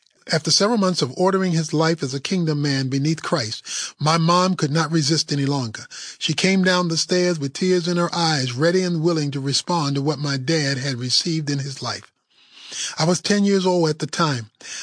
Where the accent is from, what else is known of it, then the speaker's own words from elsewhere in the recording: Baltimore, Maryland, United States; Recently, I made a trip back to my hometown of Baltimore and walked around the campuses of my high school and junior high.